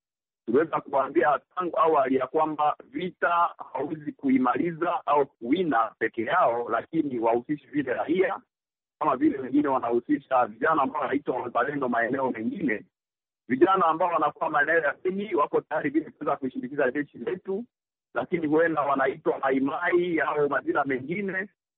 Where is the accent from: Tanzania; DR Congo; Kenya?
DR Congo; Beni, North Kivu; Mimi kama mbunge mstaafu ambaye natokea maeneo ya Beni